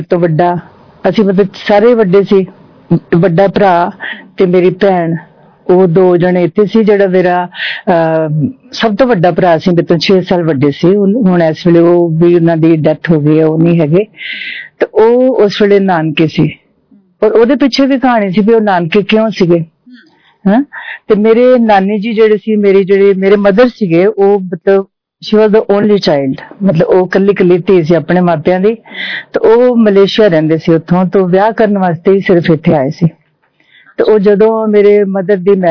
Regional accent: Ludhiana, Punjab, India; born there; ਮੇਰਾ ਜਨਮ ਜਿਹੜਾ ਸੀ ਉਹ ਲੁਧਿਆਣੇ ਹੋਇਆ ਸੀਗਾ ਤੇ ਮੇਰੇ ਮਾਤਾ ਪਿਤਾ ਵੀ ਲੁਧਿਆਣੇ ਰਹਿੰਦੇ ਸੀ ਔਰ ਮੇਰੇ ਤੋਂ ਪਹਿਲਾਂ ਮੇਰੇ ਮਤਲਬ ਹੋਰ 3 ਭੈਣ ਭਰਾ ਸੀ ਮੈਂ ਚੌਥਾ ਬੱਚਾ ਸੀ ਔਰ ਸਭ ਤੋਂ ਛੋਟੀ ਸੀ ਮੈਂ

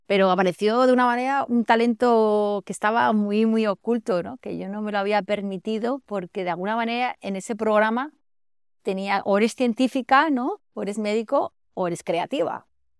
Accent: Basque Country, Spain; Yo soy vasca y el País Vasco es una región bastante hacia adentro. Las emociones no se expresan, ¿no? Somos un poquito fríos, más distantes que el resto de España.

